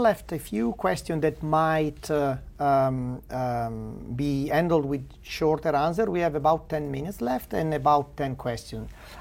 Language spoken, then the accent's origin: English; Canada; Now, maybe I'm Canadian and we live closer to the pole.